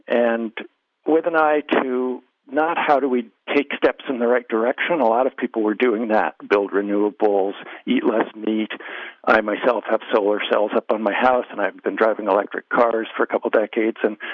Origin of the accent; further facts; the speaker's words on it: California, United States; I grew up in the Bay Area in the 60s and 70s